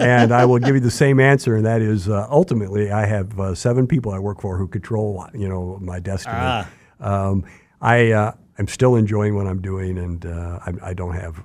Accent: Chicago, Illinois, United States; I've worked in other states as well, but I grew up in Chicago. I consider myself a Chicagoan.

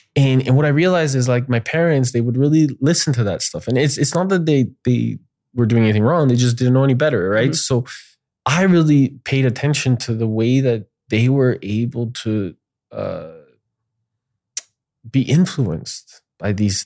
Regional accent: Canada; So growing up in Canada was really something like super beautiful.

